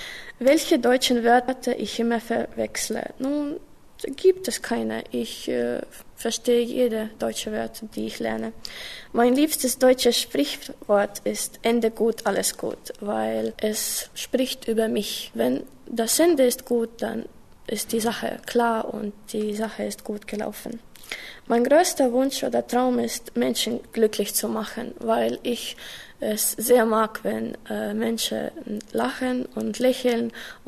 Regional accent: Narva, Ida-Viru County, Estonia; German is a second language; Ich komme aus Estland, Narva. Ich bin geboren im Jahr 1998. Ich lerne Deutsch

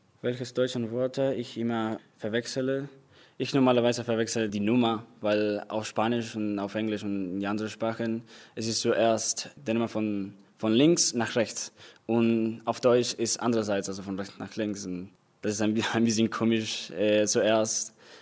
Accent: Montevideo, Uruguay; German is a second language; Ich komme aus Uruguay, in Montevideo. Ich bin 1998 geboren.

